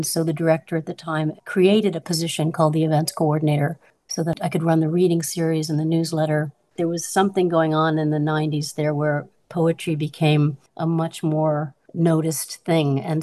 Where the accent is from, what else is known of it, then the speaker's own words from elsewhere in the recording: Virginia, United States; now in Tucson, United States; Well, I'm originally from Virginia. I grew up in Northern Virginia, where there's virtually no accent